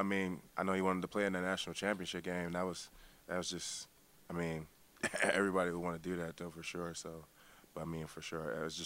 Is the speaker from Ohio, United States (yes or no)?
yes; Cleveland, Ohio, United States; being with my hometown team has just been a blessing come true